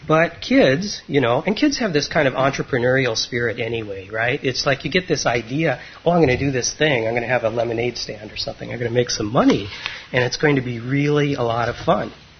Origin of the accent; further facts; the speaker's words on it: North Dakota, United States; I grew up in North Dakota, southeastern North Dakota, in the southern Red River Valley, that great empty expanse, that beautiful empty expanse, about 6 miles from the Minnesota border